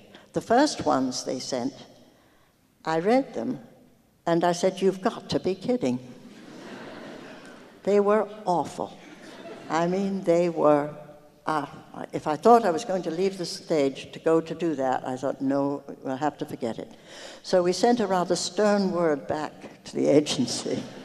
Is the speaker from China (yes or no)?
no; London, United Kingdom; being a Londoner myself and knowing the Cockney spirit